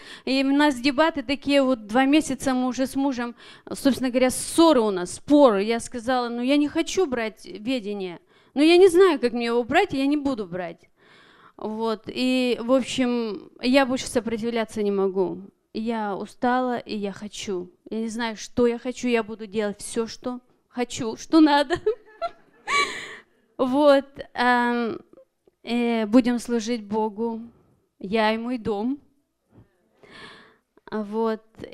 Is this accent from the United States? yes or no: yes; Tacoma, Washington, United States; я из Такомы.